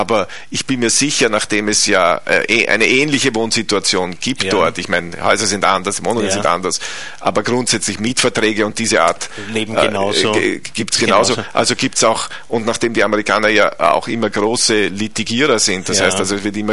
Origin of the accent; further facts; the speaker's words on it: Carinthia, Austria; ich bin in Kärnten aufgewachsen und bin auch immer wieder hingefahren und verbringe auch sehr viele meiner Urlaube in Kärnten.